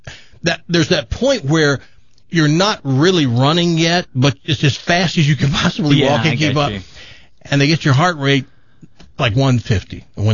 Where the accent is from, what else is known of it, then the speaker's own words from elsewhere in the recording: Tennessee, United States; I grew up in Tennessee. That says the rest.